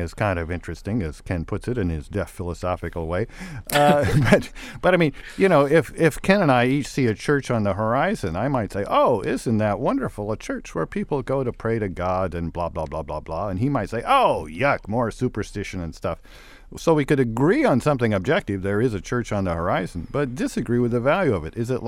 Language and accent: English; United Kingdom; As a Brit, I suppose it's just an excuse to drink more wine.